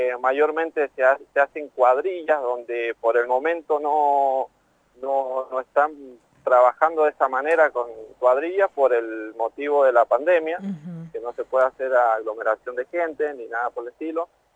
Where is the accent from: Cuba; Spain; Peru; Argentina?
Argentina; Tupungato, Mendoza; yo sí nací criado en Tupungato